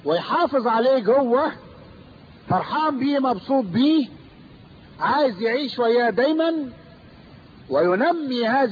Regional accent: Egypt; now in Australia

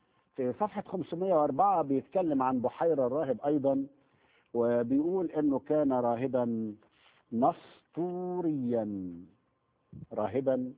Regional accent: Egypt; الحقيقة أنا في مثل شعبي مشهور عندنا في مصر، مش عارف بقية البلاد العربية موجودة ولا لا

